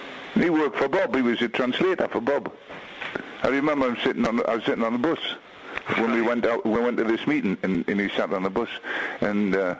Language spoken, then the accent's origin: English; North East England, United Kingdom; We're both Geordie lads